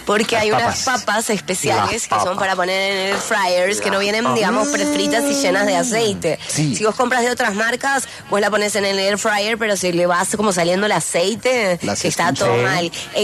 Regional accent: Argentina; Así, en mi país le decimos figuretti.

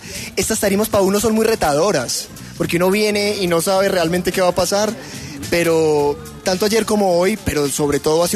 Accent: Medellín, Antioquia, Colombia; yo vengo de Medellín.

